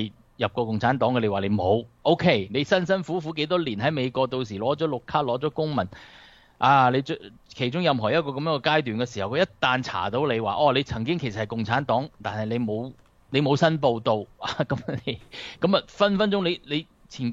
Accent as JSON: {"language": "Cantonese", "region": "Guangdong", "country": "China", "said": "我哋中国人、华人啊，尤其我哋广东人"}